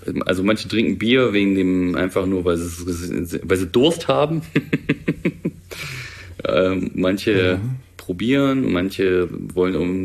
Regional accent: Thuringia, Germany

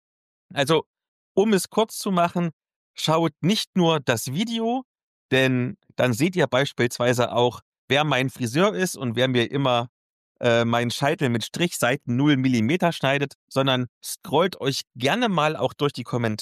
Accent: Eisleben, Saxony-Anhalt, Germany; über den aktuellen Zustand meiner Heimatstadt Lutherstadt Eisleben

